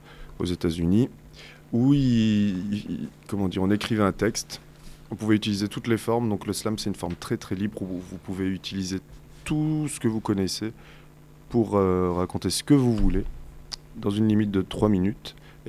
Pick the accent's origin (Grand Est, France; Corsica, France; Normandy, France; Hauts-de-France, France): Normandy, France; Caen; Et j'ai grandi à Caen, je suis restée jusqu'à 22 ans.